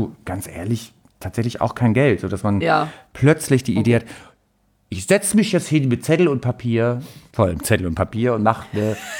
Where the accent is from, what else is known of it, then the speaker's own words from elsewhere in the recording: Delmenhorst, Lower Saxony, Germany; es gab, ich glaube, 1997 oder so war es, ein Hochwasser in Delmenhorst, wo ich herkomme.